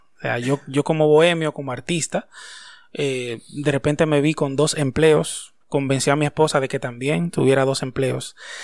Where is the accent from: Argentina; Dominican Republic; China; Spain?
Dominican Republic; Constanza, La Vega; Soy de aquí, de República Dominicana, de una zona bien bonita de aquí, que se llama Constanza, una zona de un clima frío, un pueblo muy tradicional y sencillo. Y fui criado en un ambiente así, un ambiente tranquilo, de mucho estudio, muy vinculado a la iglesia. Mis padres son cristianos.